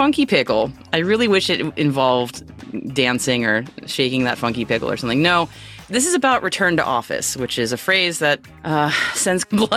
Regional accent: United States; accent: American; They hear my American accent.

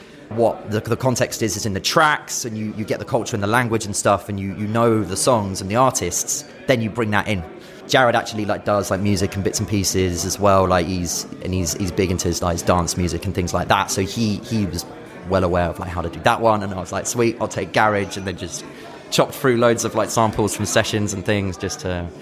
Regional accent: London, United Kingdom; I'm from London anyway, or like near London, and I moved up to Birmingham for the job to chase that opportunity. I then came back down, then went up to Manchester to chase that.

